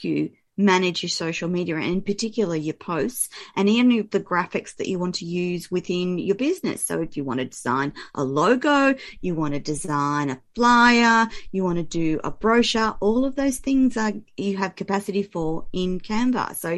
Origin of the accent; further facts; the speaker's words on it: Australia; I'm an Aussie